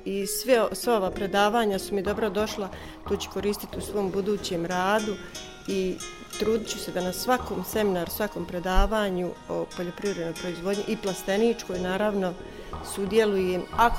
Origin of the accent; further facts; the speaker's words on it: Selište, Federation of Bosnia and Herzegovina, Bosnia & Herzegovina; dolazim iz Selišta.